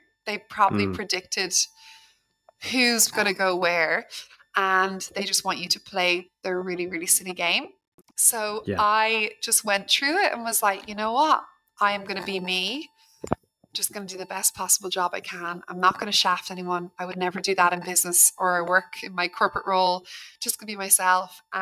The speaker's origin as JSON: {"language": "English", "country": "Ireland", "said": "I felt funny calling him Lord Sugar because I'm Irish. You know, he's not our Lord."}